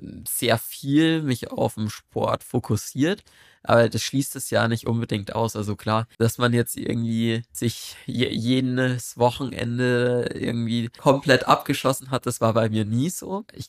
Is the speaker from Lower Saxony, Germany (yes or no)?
no; Amberg, Bavaria, Germany; Ja, also ich bin in Amberg aufgewachsen, habe 3 Geschwister.